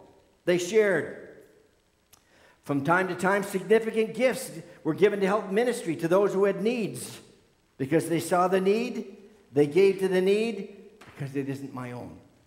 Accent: Michigan, United States; when I grew up in the Upper Peninsula there, just a few miles north of here

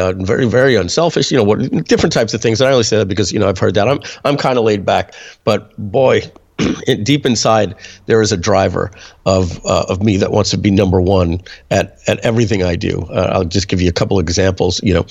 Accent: New York, United States; especially I'm from New York

